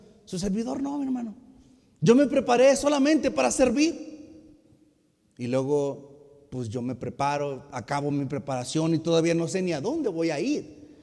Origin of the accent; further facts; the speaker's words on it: Monterrey, Nuevo León, Mexico; Yo soy regiomontano, los regiomontanos tenemos mucho pleito con los de aquí del centro del país, mis hermanos.